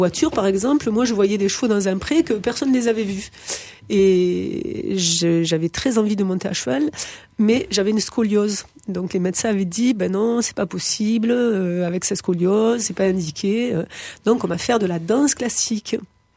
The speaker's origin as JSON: {"language": "French", "town": "Aix-en-Provence", "region": "Provence-Alpes-Côte d'Azur", "country": "France", "tie": "born there", "said": "Je suis née à Aix-en-Provence."}